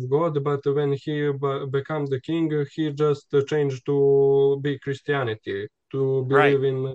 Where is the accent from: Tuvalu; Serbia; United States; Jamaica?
Serbia; Niš; I'm from Serbia, the city of Niš.